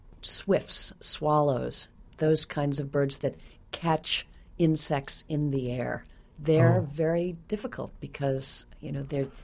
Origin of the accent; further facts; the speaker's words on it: New York, United States; I am here from New York visiting Tulsa, and it's my first time here.